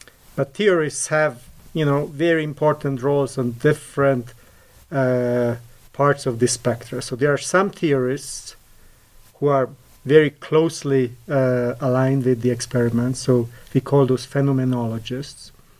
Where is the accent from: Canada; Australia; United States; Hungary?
Hungary; English is a second language; I grew up in Hungary, and, you know, there's a very vibrant, you know, sort of high school competition scene there.